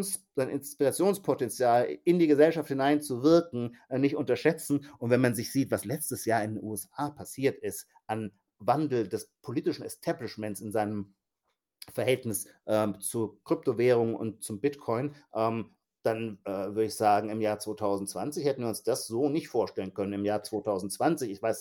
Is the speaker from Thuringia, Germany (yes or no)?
no; Heidelberg, Baden-Württemberg, Germany; Nee, ich bin Heidelberger.